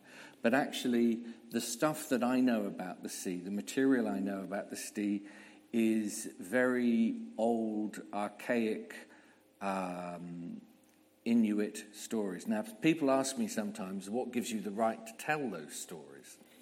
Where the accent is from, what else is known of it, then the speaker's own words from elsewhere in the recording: Torquay, South West England, United Kingdom; I grew up by the sea. I was thinking about this morning. I grew up in Torquay, in Devon.